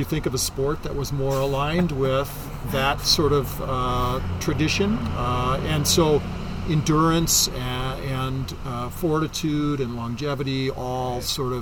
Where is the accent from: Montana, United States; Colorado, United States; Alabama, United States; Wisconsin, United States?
Wisconsin, United States; Green Bay; I was a pretty sheltered kid growing up in Green Bay, Wisconsin